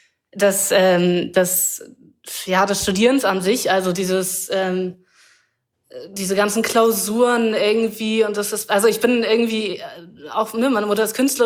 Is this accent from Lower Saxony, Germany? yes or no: yes; Lower Saxony, Germany; ich bin zum Teil im Wendland aufgewachsen. Das sagt vielleicht einigen was, weil das da ist, wo Gorleben ist